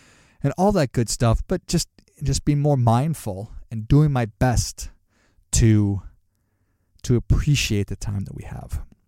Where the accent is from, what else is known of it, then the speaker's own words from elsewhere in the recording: Duluth, Minnesota, United States; I grew up in Duluth, Minnesota, and our joke was, there's two seasons in Duluth, right?